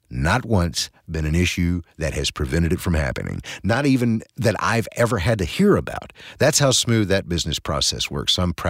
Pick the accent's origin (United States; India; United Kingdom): United States; Arkansas; accent: Arkansas; It's as Southern as it can be. And it's not one that is marketable, but this is a true, honest to goodness Arkansas accent, and it's derived from Acadiana to the South